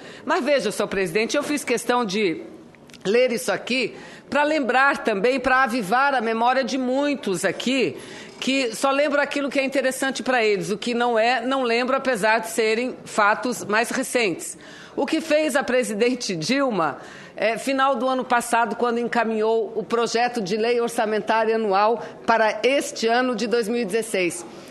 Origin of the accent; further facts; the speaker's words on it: Amazonas, Brazil; eu venho lá do Amazonas, eu venho do estado da Zona Franca de Manaus